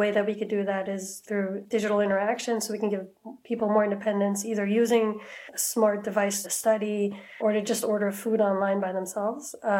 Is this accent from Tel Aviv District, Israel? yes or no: yes; Ramat Gan, Tel Aviv District, Israel; So I grew up in Ramat Gan in Israel. It's right off Tel Aviv.